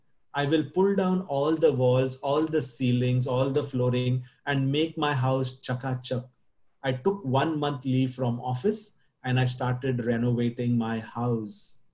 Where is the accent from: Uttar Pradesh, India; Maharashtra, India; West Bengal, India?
Maharashtra, India; Kalina; I was born and brought up in Kalina.